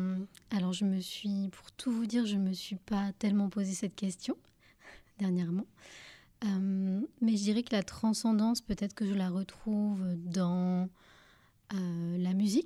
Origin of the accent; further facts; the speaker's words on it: Hauts-de-France, France; Et alors à l'époque, j'habitais à Lille, je viens du Nord